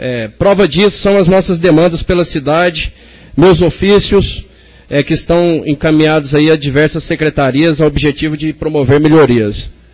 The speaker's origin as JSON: {"language": "Portuguese", "town": "Anápolis", "region": "Goiás", "country": "Brazil", "tie": "born there", "said": "Eu que sou nascido aqui em Anápolis, nasci ali na Vila João Luiz de Oliveira, hoje resido no Jundiaí"}